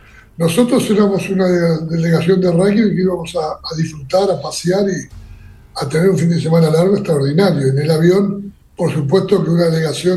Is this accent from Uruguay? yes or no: yes; Uruguay; nosotros somos uruguayos, ustedes son argentinos